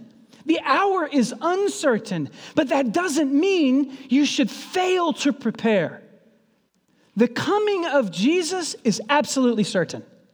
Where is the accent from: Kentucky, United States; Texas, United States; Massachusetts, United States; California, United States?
Kentucky, United States; I'm from Kentucky. I went to visit my mom, and my son, oldest son, David, and I stopped in.